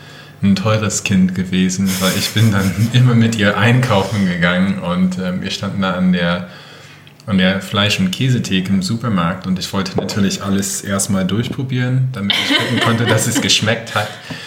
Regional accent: Michigan, United States; German is a second language; now in Germany; Also ich bin in Michigan, in der Nähe von Detroit aufgewachsen. Und dort ist es so ländlich.

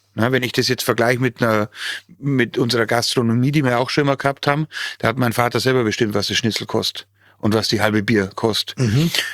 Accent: Bavaria, Germany; Und ich komme ja aus dem Bayerischen Wald

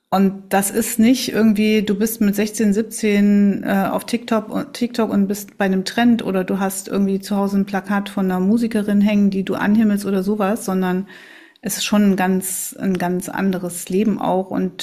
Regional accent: East Germany, Germany; ich bin ja Ostdeutsche

